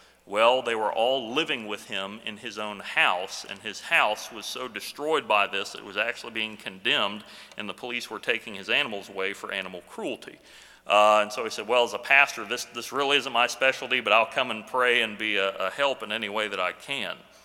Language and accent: English; United States; And particularly as an American, that's one of the things I enjoy interacting with other cultures